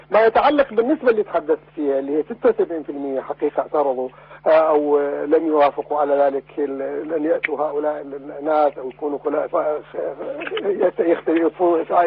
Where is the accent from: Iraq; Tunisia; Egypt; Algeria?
Iraq; أنا أستطيع أن أقول كعراقي وأدعو إلى وحدة جميع العراقيين،